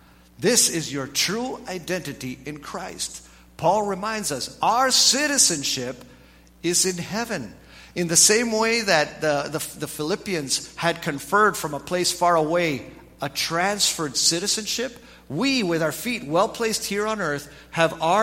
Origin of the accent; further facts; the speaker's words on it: Grand Rapids, Michigan, United States; born there; The fact that I was born in Grand Rapids, Michigan, makes me a U.S. citizen.